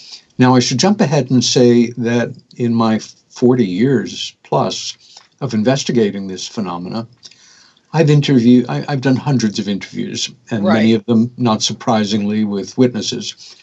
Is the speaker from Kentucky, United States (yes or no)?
no; New York, United States; when we were kids growing up on Long Island, New York State, about 30 miles east of Manhattan in a little village.